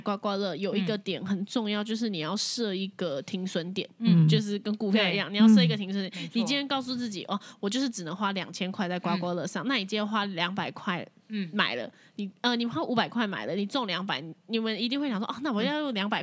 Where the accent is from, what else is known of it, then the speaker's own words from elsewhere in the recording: Taipei, Taiwan; 我是爸妈一个台北人一个新北人，所以我是土生土长